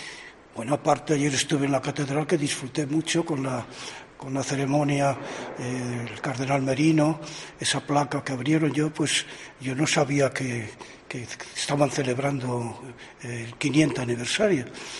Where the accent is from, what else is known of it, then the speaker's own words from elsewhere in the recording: Burgos, Castile and León, Spain; volveré de nuevo a mi tierra de Burgos.